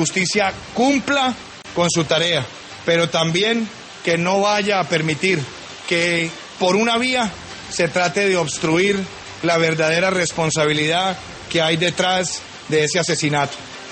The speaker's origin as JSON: {"language": "Spanish", "country": "Colombia", "said": "yo como colombiano lo único que quiero"}